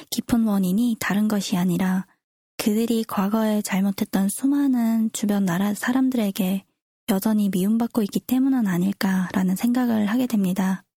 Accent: North Korea; now in South Korea; 저희는 북조선에서 나서 자라왔고 이제 남조선에 와서 살면서

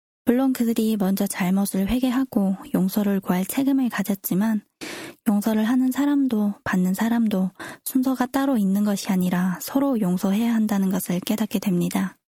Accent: North Korea; now in South Korea; 저희는 북조선에서 나서 자라왔고 이제 남조선에 와서 살면서

